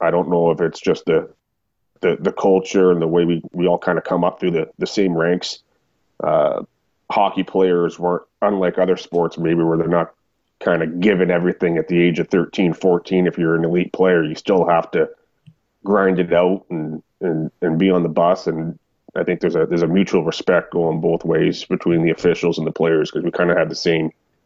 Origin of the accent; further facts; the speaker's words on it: Ontario, Canada; In growing up in Ontario, I don't remember.